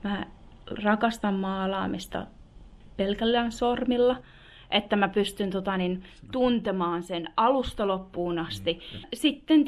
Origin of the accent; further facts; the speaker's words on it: Jokioinen, Tavastia Proper, Finland; now in Australia; ja vaikka se on tosi erilaista kuin jos ajattelee joku jokioinen, mistä mä olen kotoisin Suomessa